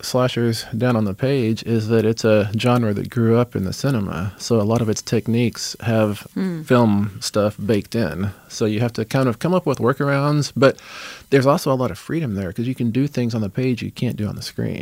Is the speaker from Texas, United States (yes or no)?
yes; Texas, United States; I'm not out of Montana. I'm from West Texas